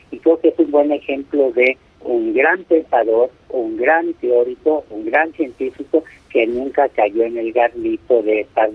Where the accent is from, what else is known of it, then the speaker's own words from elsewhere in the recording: Tijuana, Baja California, Mexico; born there; se supone que nací en Tijuana